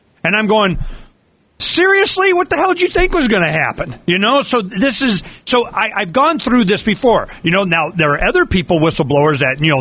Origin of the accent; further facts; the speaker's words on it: United States; born there; I was born in America.